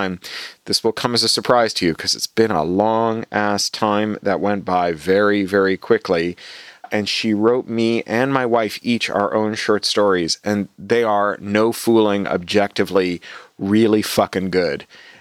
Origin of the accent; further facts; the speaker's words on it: Toronto, Ontario, Canada; I used to drink as a little boy in the Guyanese Trinidadian neighborhood I grew up in Toronto, where the shops would make their own ginger beer.